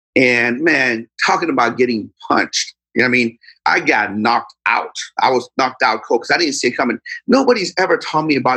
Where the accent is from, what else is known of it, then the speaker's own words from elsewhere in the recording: Sharon, Pennsylvania, United States; remember, I'm from Sharon, Pennsylvania, where, you know, you make $20 an hour, you freaking made it.